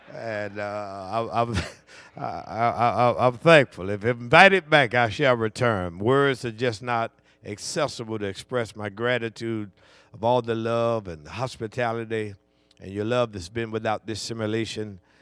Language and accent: English; Tallahassee, Florida, United States; the funeral is Tuesday in Tallahassee, Florida, my hometown and our home church